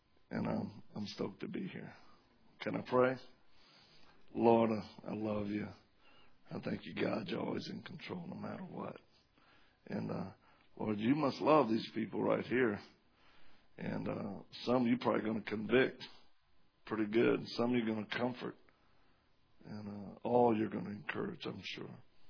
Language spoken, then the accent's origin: English; Louisiana, United States; I'm originally from Louisiana. So y'all heard of them Cajuns, huh? We're taking over.